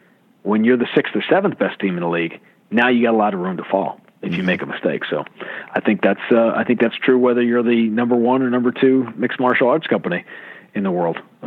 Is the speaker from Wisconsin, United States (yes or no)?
no; New York, United States; I didn't grow up a Patriots fan. I grew up in New York, you know, as a Jets fan